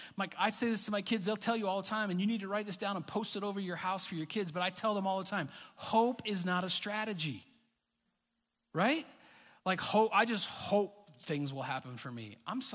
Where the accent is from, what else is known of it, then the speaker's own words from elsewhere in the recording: Montana, United States; I mean, we're from Montana, so New Hampshire mountains are hills compared.